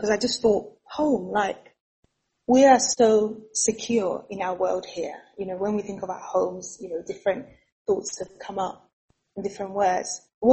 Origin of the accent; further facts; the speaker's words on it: Nigeria; born there; Nigeria is actually my home country, so I was born in Nigeria.